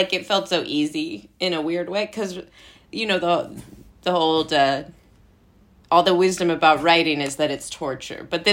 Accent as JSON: {"language": "English", "town": "Brooklyn", "region": "New York", "country": "United States", "tie": "born or raised there", "said": "I was born and raised in Park Slope, Brooklyn, where I went to the Berklee Carroll School for most of my life."}